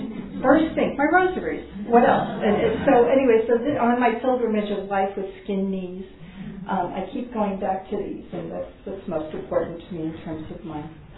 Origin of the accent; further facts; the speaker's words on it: New York City, New York, United States; I grew up in New York City. I can handle the city. The subways, I'm fine, and, you know, the streets.